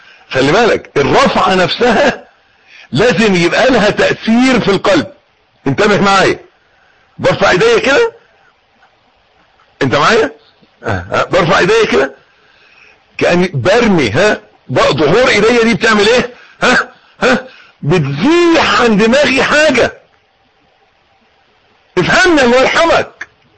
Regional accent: Egypt; بيقولوا عيبنا احنا كمصريين ان احنا بنتكلم من مناخيرنا، ما بنتكلمش من بقنا، بنتكلم من انفنا، ما بنتكلمش من بقنا.

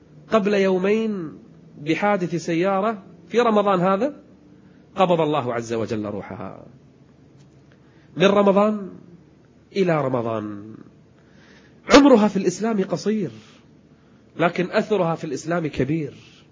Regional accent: Kuwait; عندنا في الكويت

